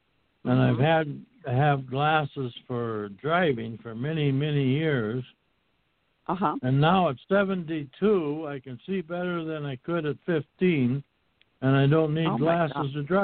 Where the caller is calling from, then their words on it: Minnesota, United States; again here from Minnesota.